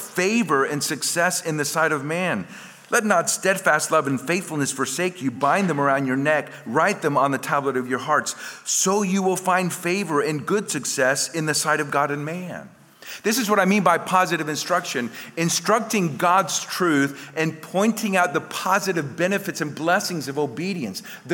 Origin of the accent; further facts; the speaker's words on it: Puerto Rico; One time, we growing up in Puerto Rico, we didn't celebrate Christmas. We celebrated what we call the day of the three wise men, Epiphany.